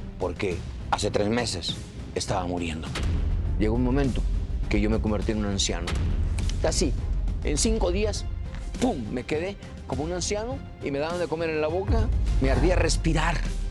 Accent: Platón Sánchez, Veracruz, Mexico; Nací en la Huasteca veracruzana, llamado Platón Sánchez Veracruz, un pueblito que en aquel tiempo, cuando yo estaba en el pueblo, salimos joven, era de 5.000 habitantes.

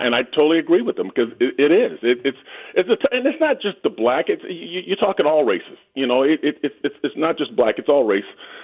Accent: Portland, Oregon, United States; But I was raised in Portland, Oregon, and I didn't have a lot of things going on.

